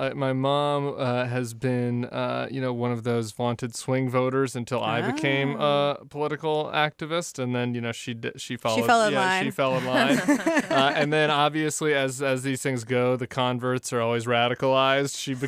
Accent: Denver, Colorado, United States; born or raised there

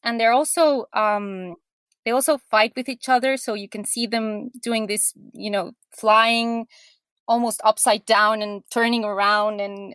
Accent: Colombia; my home country, which is Colombia

